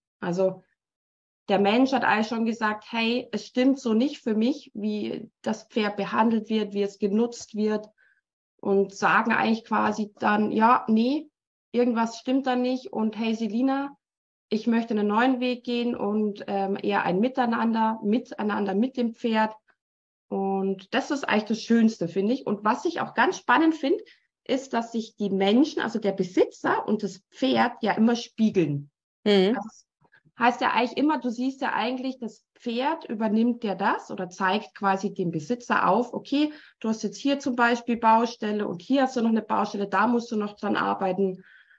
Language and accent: German; Bavaria, Germany; accent: Bavarian; ich bin ein echter Bayer und kann dann vorkommen, dass mal ein bayerisches Wort bei rumkommt.